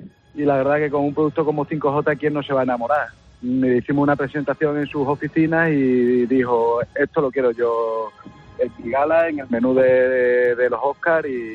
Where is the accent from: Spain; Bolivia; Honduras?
Spain; Badajoz, Extremadura; Yo soy de Badajoz.